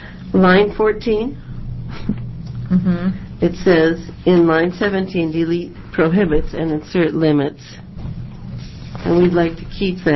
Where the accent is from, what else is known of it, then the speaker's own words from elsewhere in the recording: Corvallis, Oregon, United States; from Corvallis, Oregon